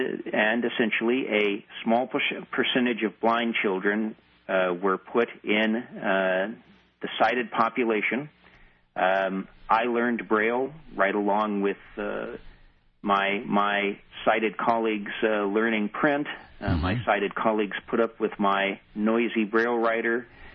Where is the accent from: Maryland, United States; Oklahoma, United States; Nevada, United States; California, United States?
Oklahoma, United States; born there; I was born in Oklahoma. There were only boarding schools for the blind at that time, basically one in Muskogee, Oklahoma